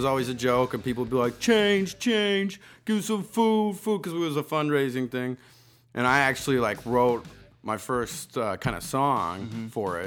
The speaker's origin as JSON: {"language": "English", "town": "Osceola", "region": "Wisconsin", "country": "United States", "tie": "born or raised there", "said": "I grew up in Osceola, Wisconsin, which is right across the border, a nice little town on the river, St. Croix."}